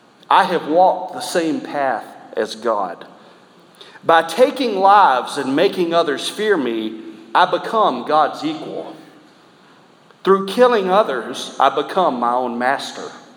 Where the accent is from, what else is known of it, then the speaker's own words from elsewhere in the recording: South Carolina, United States; Pee Wee Gaskins is the most prolific serial killer in the history of South Carolina, and I just know that because he's from my hometown.